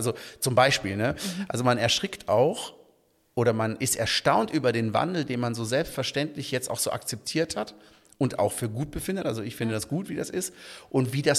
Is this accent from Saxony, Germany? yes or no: no; Baden-Württemberg, Germany; Und meine Kindheit im Schwarzwald, ich lebe da immer noch